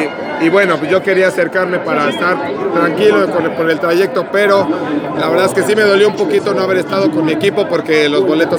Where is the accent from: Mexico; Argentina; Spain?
Mexico; Mexico City; vengo de la Ciudad de México.